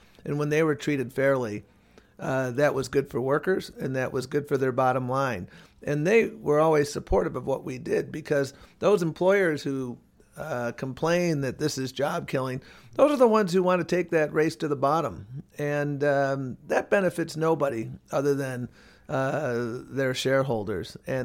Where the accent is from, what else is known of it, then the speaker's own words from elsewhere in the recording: Buffalo, New York, United States; Well, I was born in Buffalo, New York, had the privilege of growing up there.